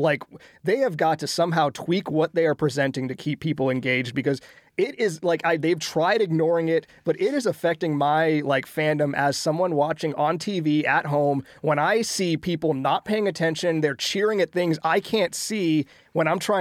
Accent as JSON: {"language": "English", "region": "California", "country": "United States", "said": "I'm personally from SoCal. He reps SoCal very hard"}